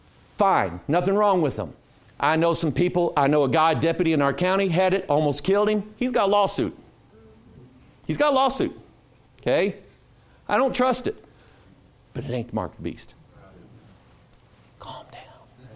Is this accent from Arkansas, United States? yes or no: yes; Pine Bluff, Arkansas, United States; born there; I came from the same dirt you came out of. I was born in Pine Bluff, Arkansas. So don't take me long coming down here to start saying y'all and how y'all doing.